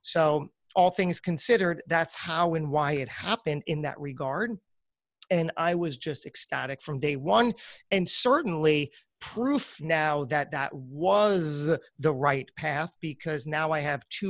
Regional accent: New Jersey, United States; I then came back to my home state of New Jersey to thankfully be able to live with my parents

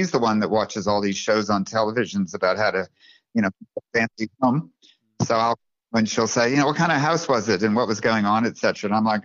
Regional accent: United States; now in Australia; you know, I grew up in the United States, but came down here, been here for like 40 years.

